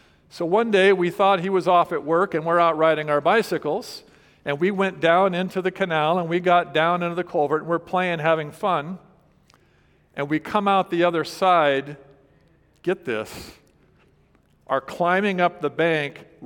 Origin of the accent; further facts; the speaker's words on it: Fresno, California, United States; So I remember a time when I was a little kid and my brother and I were growing up in Fresno and we were out riding our bicycles.